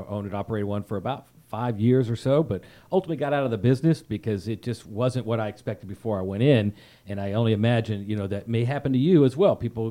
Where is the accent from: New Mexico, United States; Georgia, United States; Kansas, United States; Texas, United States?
Georgia, United States; Brookhaven; I am a third generation Atlantan myself. My dad and granddad grew up in Decatur. I grew up over here in Brookhaven.